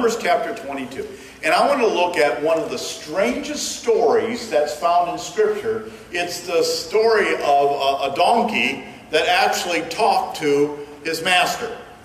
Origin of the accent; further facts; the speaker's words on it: Fort Wayne, Indiana, United States; Now, I grew up on Leesburg Road outside of Fort Wayne, Indiana, and which is real close to US 30.